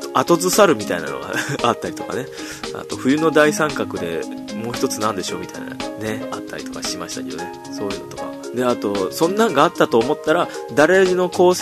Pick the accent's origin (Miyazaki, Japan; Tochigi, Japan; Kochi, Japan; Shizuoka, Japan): Kochi, Japan; もう俺の出身地高知みたいな、うん、高知県がね、あったんですけどね